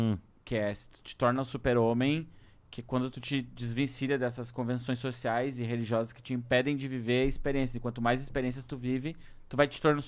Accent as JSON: {"language": "Portuguese", "town": "Cachoeirinha", "region": "Rio Grande do Sul", "country": "Brazil", "said": "Eu sei porque eu sou de Cachoeirinha."}